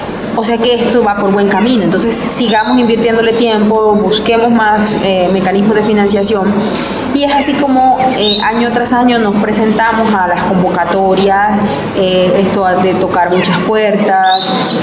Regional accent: La Guajira, Colombia; yo vengo del resguardo de la Media y Alta Guajira

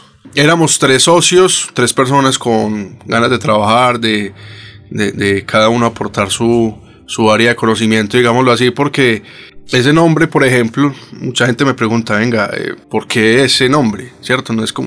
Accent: Medellín, Antioquia, Colombia; mi padre tenía un trío de serenatas conocido aquí en el barrio Santa Mónica, en Medellín, que fue donde yo nací.

